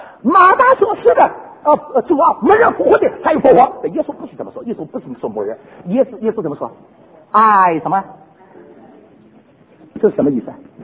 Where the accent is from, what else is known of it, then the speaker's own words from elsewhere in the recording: Shanghai, China; 讲起来，我们上海人说神奇活现啊